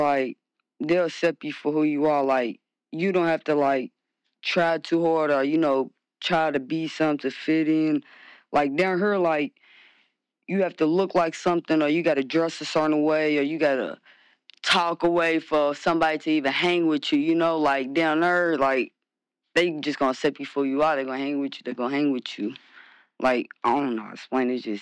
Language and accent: English; Baton Rouge, Louisiana, United States; also born or lived in Kentucky; Yeah, from Baton Rouge, like, I don't know how to exp